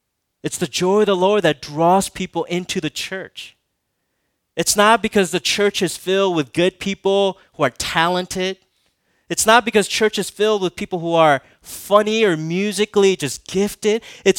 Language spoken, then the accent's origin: English; Minnesota, United States; You guys know that I grew up in Minnesota, so.